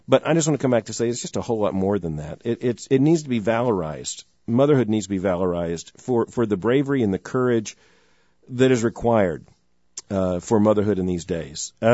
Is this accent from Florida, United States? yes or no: yes; Lakeland, Florida, United States; born there; she saw I was born in Lakeland, Florida